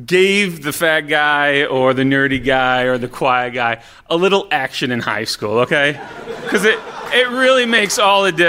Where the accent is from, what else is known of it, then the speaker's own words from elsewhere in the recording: Utica, New York, United States; My story takes place in the late 90s in downtown Utica, which was my hometown. It was the day before the eve I left for college, so it was my last day in town